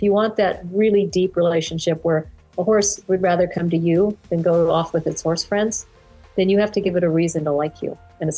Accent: California, United States; So I grew up in California, always getting the horse that nobody else wanted because we couldn't afford a lot.

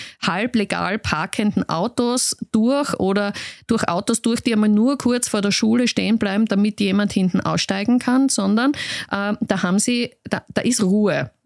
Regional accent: Graz, Styria, Austria; Ich bin aus Graz, ich wohne in der Nähe vom Lendplatz.

